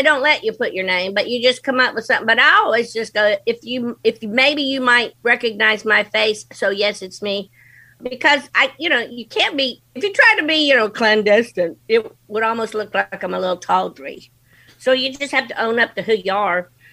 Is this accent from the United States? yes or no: yes; Covington, Kentucky, United States; born there; I was born in Covington, Kentucky.